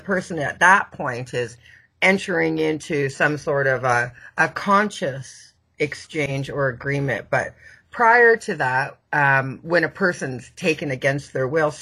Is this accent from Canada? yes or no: yes; Canada; And I'm Canadian.